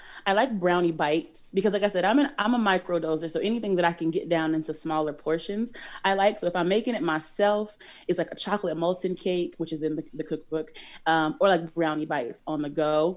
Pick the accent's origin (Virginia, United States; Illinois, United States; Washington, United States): Illinois, United States; Chicago; And I am from Chicago. So, and if you're from Chicago, you know Garrett's popcorn.